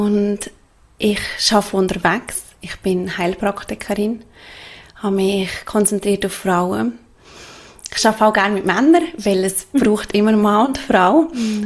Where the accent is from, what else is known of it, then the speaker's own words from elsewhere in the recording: Switzerland; Ich bin, glaube ich, 32 jetzt geworden, ja. Ich komme aus der Schweiz, lebe nicht mehr in einem festen Zuhause. Seit jetzt dann bald 2 Jahren. Wir leben unterwegs, also meine Mann und ich.